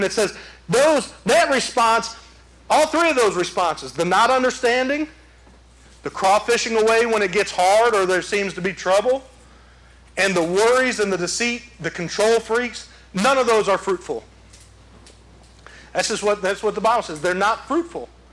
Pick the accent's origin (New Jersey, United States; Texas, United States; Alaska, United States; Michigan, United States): Michigan, United States; Detroit; when I grew up in Detroit, Michigan, the Salvation Army was close enough for my mom and I to walk to, and we didn't have a car to drive.